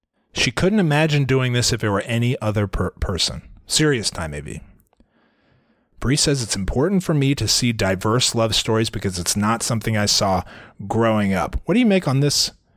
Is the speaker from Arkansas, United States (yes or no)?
yes; Arkansas, United States; Of course. I'm from Arkansas.